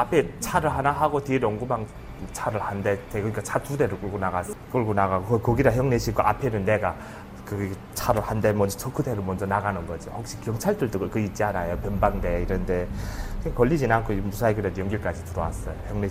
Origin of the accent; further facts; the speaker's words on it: North Korea; now in South Korea; 말 억양도 그때 당시에는 지금은 많이 잊어버려 그때는 악센트도 높고 어디서 왔냐 하면 북한에서 왔다면 신기하게 보고